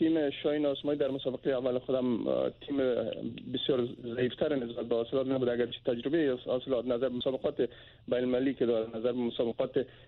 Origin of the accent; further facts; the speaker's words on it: Tajikistan; ما از تاجیکستان هستم